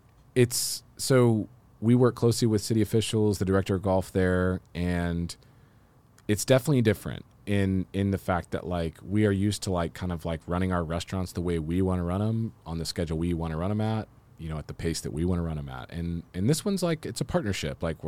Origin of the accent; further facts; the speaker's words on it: Edmond, Oklahoma, United States; And interestingly, you know, I grew up in Edmond.